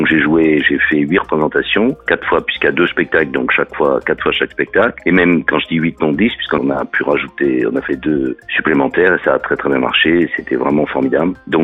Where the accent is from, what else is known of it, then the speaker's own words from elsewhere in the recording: Marseille, Provence-Alpes-Côte d'Azur, France; Oh oui, parce que je suis marseillais